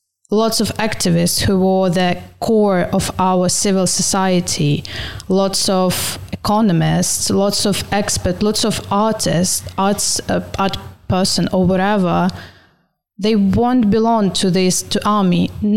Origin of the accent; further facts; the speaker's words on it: Donetsk Oblast, Ukraine; I am from Donetsk region, and for me, war started in 2014. And in 2015, I was waking up by the bombings in my city